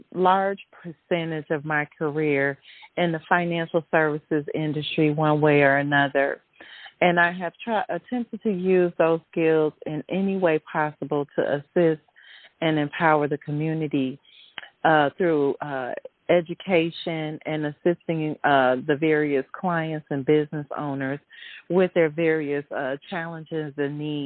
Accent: Chicago, Illinois, United States; I am a native of Chicago. I'm originally from the Bronzeville community. I've lived there for over 25 years, and it's a wonderful community.

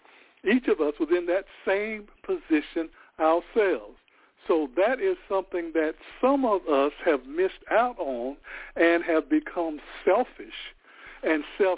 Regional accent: LaGrange, North Carolina, United States; That is one that I have been involved in since I was a teenager growing up in LaGrange, North Carolina, carrying that to New York and all over the country

